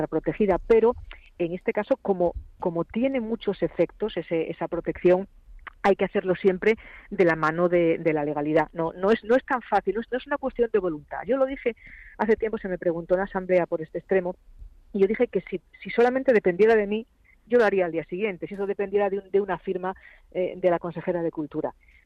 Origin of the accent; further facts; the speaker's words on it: Lugo, Galicia, Spain; now in Madrid, Spain; yo soy una madrileña de Lugo y voy a pasar la Nochebuena y la Navidad con mi familia en Galicia.